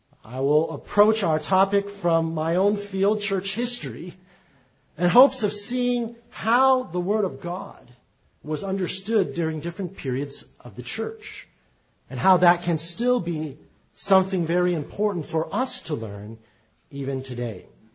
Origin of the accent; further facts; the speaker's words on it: California, United States; and I am from Southern California, as Steve had mentioned, and therefore I root for USC.